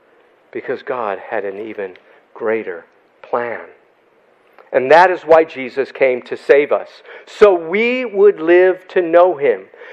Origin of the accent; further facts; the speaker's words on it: Chicago, Illinois, United States; Now, y'all may be saying that I still sound like I'm from Chicago. But when I go to Chicago, they say, man, you sound like you're from there.